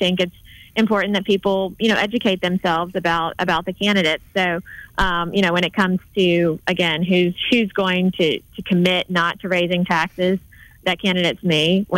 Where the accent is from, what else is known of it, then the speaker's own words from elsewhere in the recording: Alabama, United States; You've got some very rural areas like where I grew up in Monroe County, and then you've got Mobile and Montgomery and Troy.